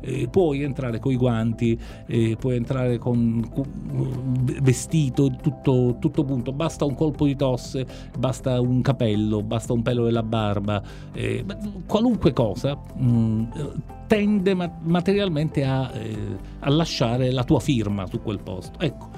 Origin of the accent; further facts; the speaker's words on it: Sicily, Italy; accent: Sicilian; una simpatica analogia con il nostro dialetto. Il dialetto siciliano